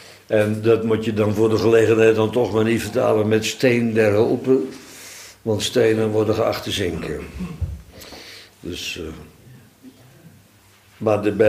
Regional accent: Netherlands; Ik ben opgegroeid aan de Oude Rijn, die liep, loopt daar nog trouwens, door, langs onze achtertuin, net voor de sluis, die bodemgraven.

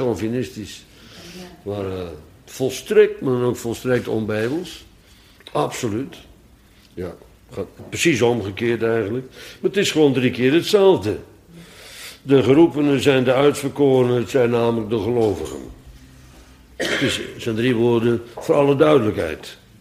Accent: Bodegraven, South Holland, Netherlands; Wat mij altijd gefascineerd heeft in Bodegraven, waar ik opgroeide

